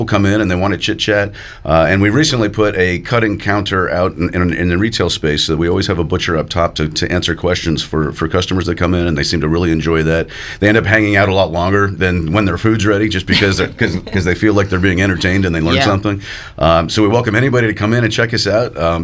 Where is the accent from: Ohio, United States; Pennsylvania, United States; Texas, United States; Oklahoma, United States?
Ohio, United States; Cincinnati; I grew up mostly in Cincinnati.